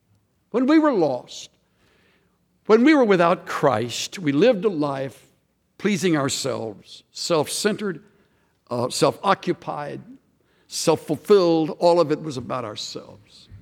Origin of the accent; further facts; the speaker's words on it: Houston, Texas, United States; Years ago, when I was growing up in Houston, down at Galveston, they built the first high-rise hotel that I can remember.